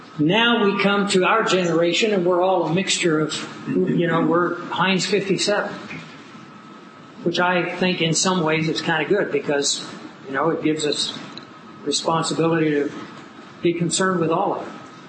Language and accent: English; Scotland, United Kingdom; See, I'm a Scot.